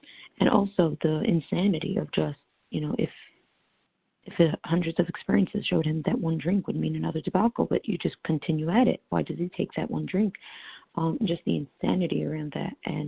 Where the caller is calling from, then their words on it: New York City, New York, United States; I'm calling from New York City.